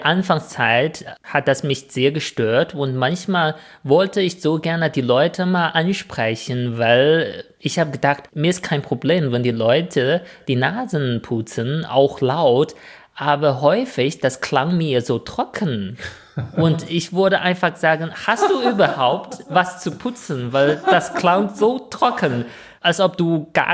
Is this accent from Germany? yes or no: no; China; Weil als Chinese sage ich gar nichts, egal was man macht.